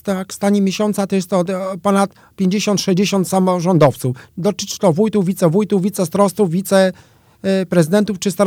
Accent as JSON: {"language": "Polish", "town": "Ełk", "region": "Warmian-Masurian Voivodeship", "country": "Poland", "said": "Zacząłem po raz pierwszy jeździć po urzędach na północy Polski, od strony Suwałk, tam gdzie pochodzę z Ełku."}